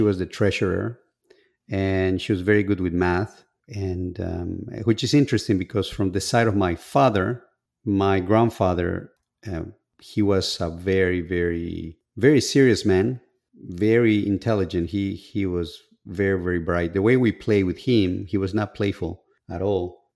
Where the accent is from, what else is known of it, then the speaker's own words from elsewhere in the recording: Bolivia; moved away as an adult; And I was born in Bolivia. Until I was about 18 years old, I left Bolivia, but I grew up there, and I was very ambitious.